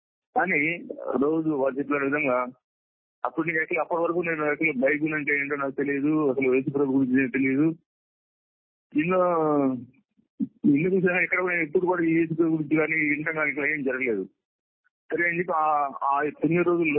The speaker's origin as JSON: {"language": "Telugu", "town": "Chintalapudi", "region": "Andhra Pradesh", "country": "India", "tie": "born or raised there", "also_born_or_lived": "Guntur", "said": "అమ్మ వాళ్ళేమో గుంటూరులో ఉండేవాళ్ళు, నేనేమో మా అమ్మమ్మ ఊరు చింతలపూడి నందివెలుగు పక్కన ఉండేది. దిగుదల నందివెలుగు మధ్యలో ఉండేది చింతలపూడి అనే ఊరు."}